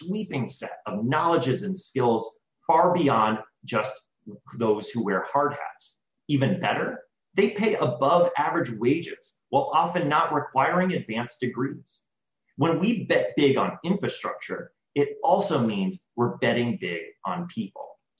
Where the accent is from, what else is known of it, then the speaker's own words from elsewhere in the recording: Florida, United States; Regular flooding, like in my home state of Florida